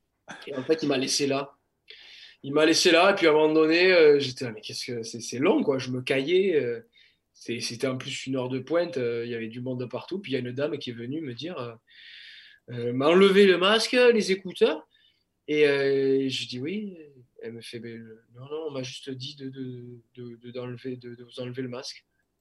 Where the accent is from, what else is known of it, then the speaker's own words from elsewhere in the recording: Pyrenees, France; also born or lived in Pamiers; j'arrive à Mont-de-Marsan, j'ai 10 ans. J'avais vécu un peu à Pamiers, je suis natif des Pyrénées. Mon père a été amené à bouger.